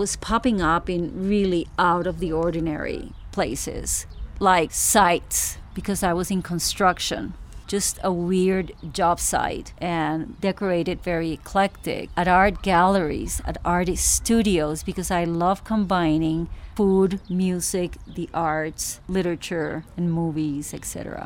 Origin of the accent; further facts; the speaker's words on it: Caribbean coast, Colombia; also born or lived in Miami, United States; I was born and raised in South America, in Colombia and the Caribbean coast, and I lived 25 years in Miami.